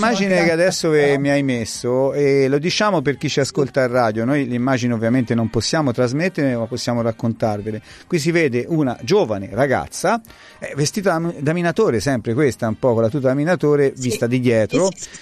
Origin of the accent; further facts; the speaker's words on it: Tuscany, Italy; noi siamo toscani, quindi non abbiamo nulla da invidiare a nessuno